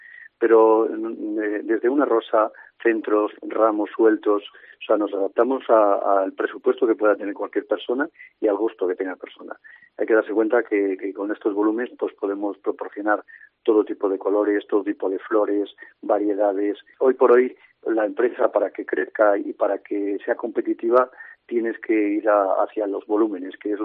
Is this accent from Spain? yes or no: yes; San Justo de la Vega, Castile and León, Spain; yo que somos de San Justo, muy pegandito a Astorga